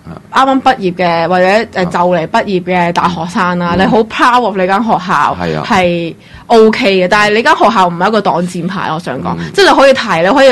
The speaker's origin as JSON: {"language": "Cantonese", "country": "United States", "said": "我最多话我系美国人嘅啫"}